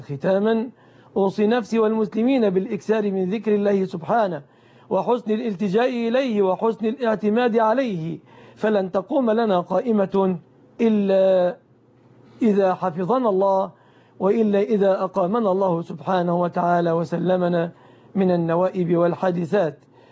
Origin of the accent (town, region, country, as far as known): Egypt